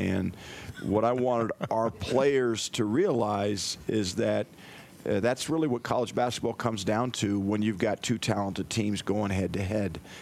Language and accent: English; Greeley, Colorado, United States; I grew up in Greeley, and there was a legendary high school coach over there at Greeley Central named Jim Baggett